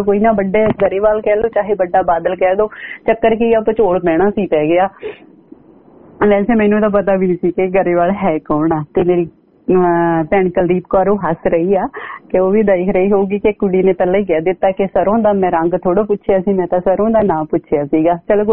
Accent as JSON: {"language": "Punjabi", "town": "Ludhiana", "region": "Punjab", "country": "India", "said": "ਪੰਜਾਬ ਤੋਂ ਕਿੱਥੋਂ, ਮਾਲਵੇ ਦੀ ਕੁੜੀ ਆ ਜੀ"}